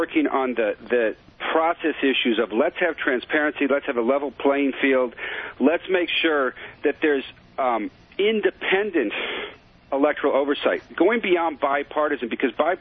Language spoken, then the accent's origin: English; Missouri, United States; In the state of Missouri, which is my home state